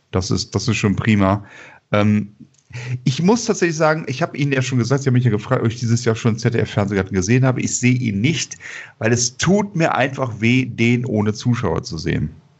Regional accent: Bonn, North Rhine-Westphalia, Germany; Sie wissen ja, ich komme aus Bonn

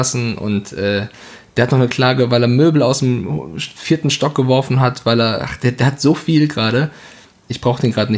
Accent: Frankfurt, Hesse, Germany; würde man in Frankfurt sagen, ich bin aus Frankfurt.

